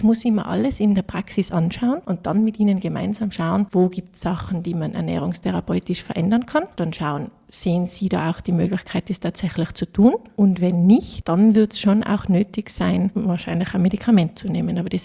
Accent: Austria; zum Beispiel bei uns in Österreich die Walnüsse

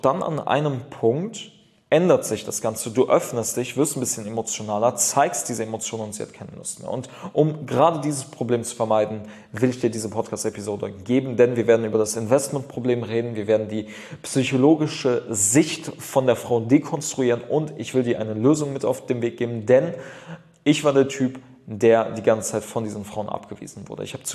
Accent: Düsseldorf, North Rhine-Westphalia, Germany; ich komme aus Düsseldorf

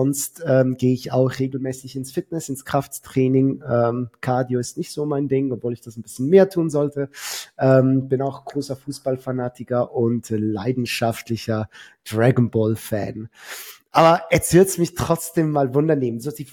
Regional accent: Lucerne, Switzerland; Ihr hört es raus, wir sind beide aus der Schweiz. Ich wohne im Kanton Luzern.

